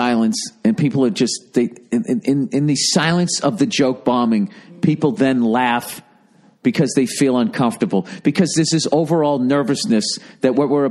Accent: Massachusetts, United States; I suggest playing 45s, which I had always played growing up on the North Shore.

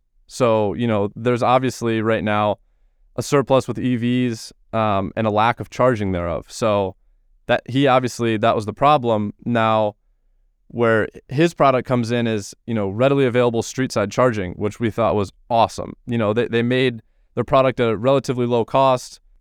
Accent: Michigan, United States; I go to UConn, but I'm actually from Michigan

